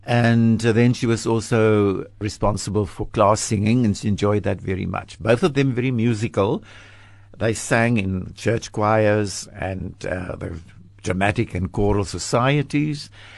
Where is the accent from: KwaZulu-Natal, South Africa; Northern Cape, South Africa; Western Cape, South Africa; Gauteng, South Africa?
Northern Cape, South Africa; Kakamas; born there; I was born in a little town called Kakamas in the Northern Cape, situated near the Orange River.